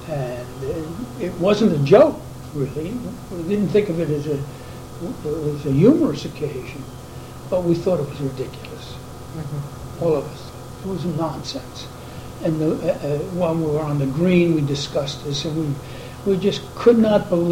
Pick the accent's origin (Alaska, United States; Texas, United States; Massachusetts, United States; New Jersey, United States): Massachusetts, United States; Concord; and I could take advantage of their blanket because I was from Concord.